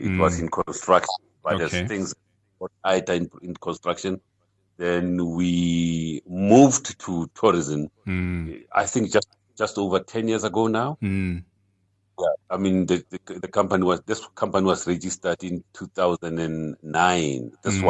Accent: Pretoria, Gauteng, South Africa; born and bred in Pretoria.

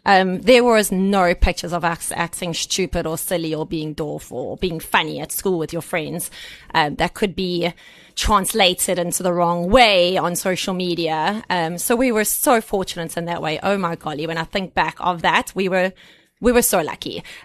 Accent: Durban, KwaZulu-Natal, South Africa; I grew up in Durban. So, actually good old Queensborough.

